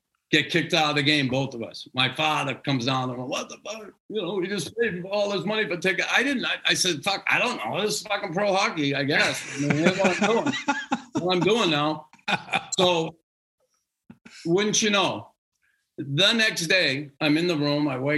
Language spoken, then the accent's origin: English; Boston, Massachusetts, United States; But, you know, I grew up in West Roxbury section of Boston.